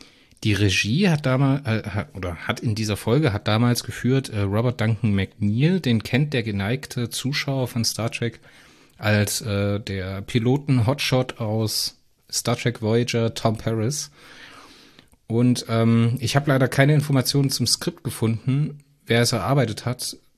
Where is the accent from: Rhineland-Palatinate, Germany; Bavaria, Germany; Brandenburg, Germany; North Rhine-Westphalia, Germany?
Rhineland-Palatinate, Germany; Bei uns im Hunsrück